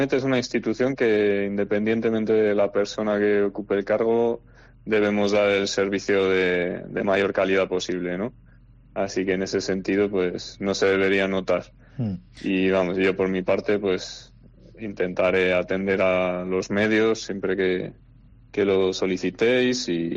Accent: Palencia, Castile and León, Spain; Yo soy de Palencia, pero eso, llevo ya 6 años trabajando en la delegación de EMET en Cantabria

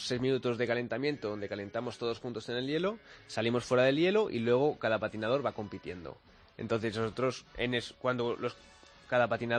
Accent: Madrid, Community of Madrid, Spain; que yo soy español, de Madrid

